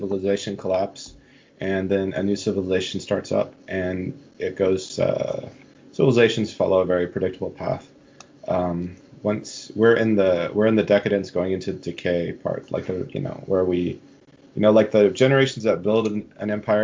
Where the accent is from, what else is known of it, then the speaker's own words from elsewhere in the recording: South Hill, Washington, United States; I grew up in South Hill, actually.